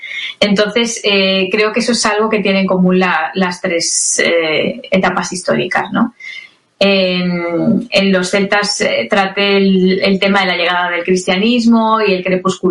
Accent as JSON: {"language": "Spanish", "town": "Madrid", "region": "Community of Madrid", "country": "Spain", "said": "yo soy madrileña, entonces tenía la fuente cerca, como si dijéramos. Al ser de aquí"}